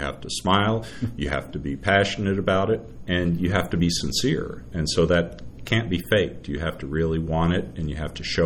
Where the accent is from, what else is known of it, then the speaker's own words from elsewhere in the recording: Centerfield, Kentucky, United States; Well, I went to high school here. I grew up in Centerfield